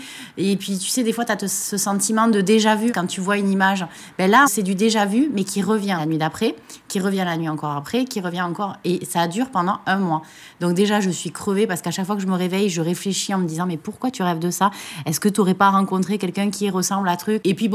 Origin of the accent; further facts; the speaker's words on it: Toulouse, Occitanie, France; Moi, je suis toulousaine, mais d'origine, donc j'ai toujours vécu ici. J'habite dans le centre-ville